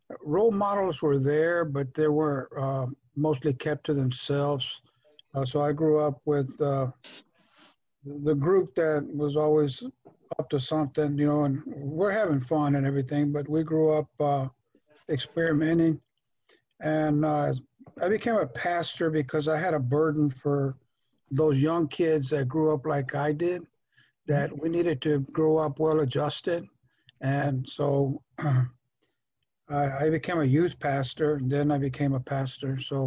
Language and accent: English; Refugio, Texas, United States; I was born and raised in Refugio with exception of 3 years in the military.